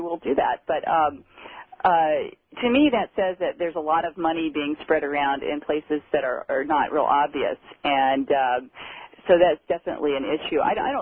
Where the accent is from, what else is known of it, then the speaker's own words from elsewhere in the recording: Arkansas, United States; I'm from Arkansas, and I know it's Democratic leaning historically, but it's become more conservative, and it often splits.